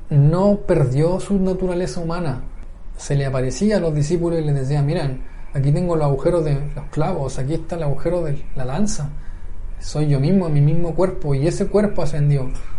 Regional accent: Chile; nuestra realidad como chilenos es que vivimos en el último lugar del mundo

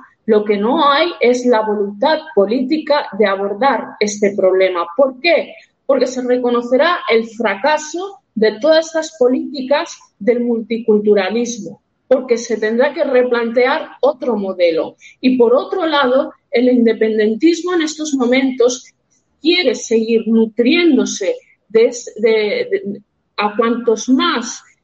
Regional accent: Spain

